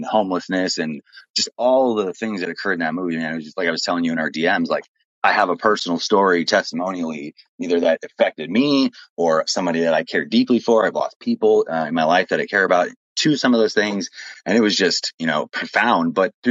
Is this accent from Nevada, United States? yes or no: yes; Las Vegas, Nevada, United States; it was completely and entirely shot in my hometown. And I'm born and raised here 30 years.